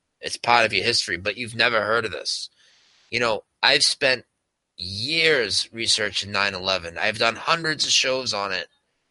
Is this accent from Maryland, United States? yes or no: no; Lowell, Massachusetts, United States; I'm from Lowell, Massachusetts